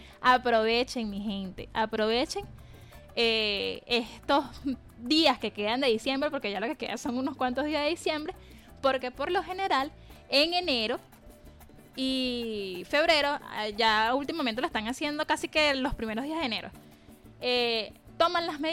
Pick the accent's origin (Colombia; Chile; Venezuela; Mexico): Venezuela; Es importante que nosotros como venezolanos no conozcamos nuestras manifestaciones culturales solamente de texto